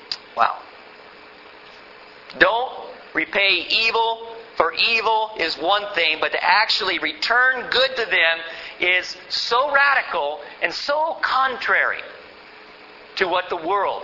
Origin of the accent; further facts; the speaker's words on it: United States; And I'm an American